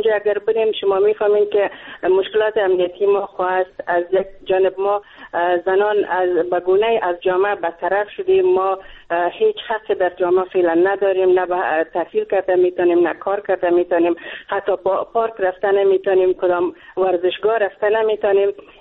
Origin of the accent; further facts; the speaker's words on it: Afghanistan; من یک افغان هستم، اینجا مهاجر آمدیم